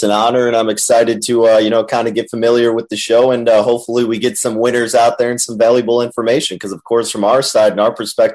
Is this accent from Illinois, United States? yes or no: yes; Chicago, Illinois, United States; yeah, so obviously I grew up in the Chicagoland area, northwest suburbs